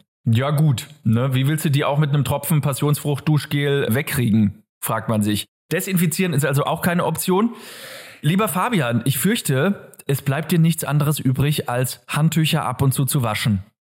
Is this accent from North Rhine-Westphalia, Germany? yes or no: no; Bavaria, Germany; Wir sind ja aus Franken beide.